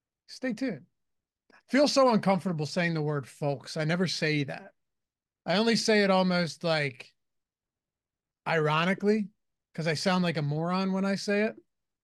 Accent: Pennsylvania, United States; I'm not from Philly, though. From the suburbs of Philadelphia.

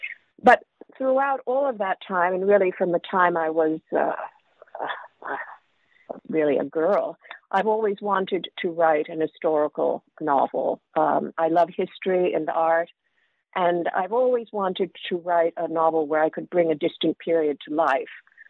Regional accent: New York City, New York, United States; also born or lived in England; I was born in England. I grew up in New York City and then moved to California for high school.

